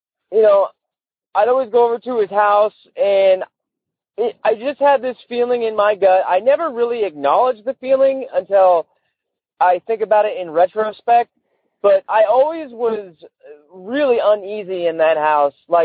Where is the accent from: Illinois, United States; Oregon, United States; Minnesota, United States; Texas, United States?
Oregon, United States; St. Helens